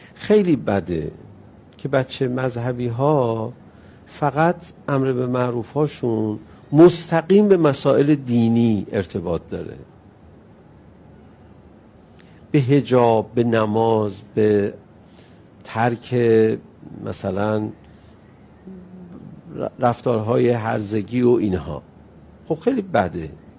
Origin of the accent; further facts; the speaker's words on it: Iran; بهم برخورد به عنوان یه ایرانی